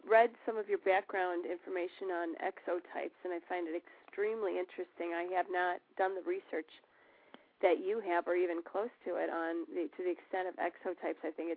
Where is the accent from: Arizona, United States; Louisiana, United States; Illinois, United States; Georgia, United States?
Illinois, United States; Chicago; English is a second language; In Chicago, actually. No, I was born in Chicago. But spoke, just European and at home and just kind of, went to school not really knowing English, It wanted to come out in English, but it didn't.